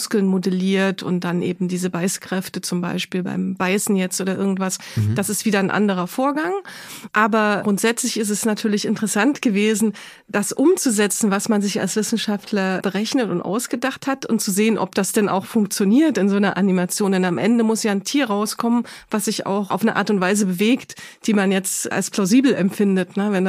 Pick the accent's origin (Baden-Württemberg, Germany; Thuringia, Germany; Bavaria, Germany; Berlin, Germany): Thuringia, Germany; Weimar; Und bei uns in Weimar, wo ich herkomme, gibt es ganz viel Versteinerungen auf den Feldern